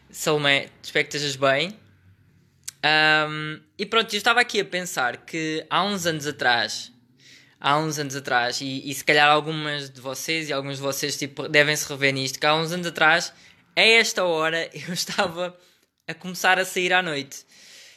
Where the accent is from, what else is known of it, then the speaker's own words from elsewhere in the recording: Montemor-o-Velho, Coimbra, Portugal; Eu, desde muito cedo que cresci em Montemor-o-Velho